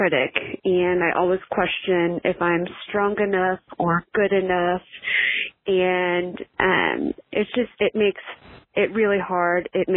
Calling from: Dallas, Texas, United States; I am calling from Dallas, and I love this idea.

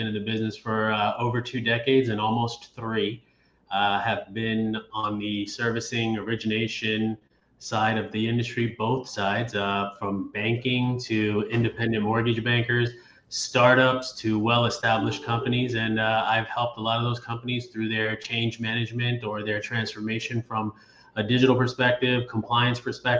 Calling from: Miami, Florida, United States; I'm connecting from Miami, yes. It from is Miami, yes. 80 degrees here.

